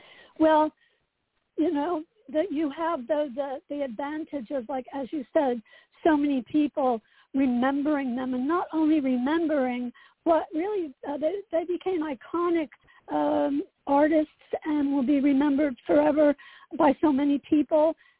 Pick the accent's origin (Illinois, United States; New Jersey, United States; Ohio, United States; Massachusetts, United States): New Jersey, United States; Asbury Park; growing up in Asbury Park and then having my brother be so involved in music, and my mother was a singer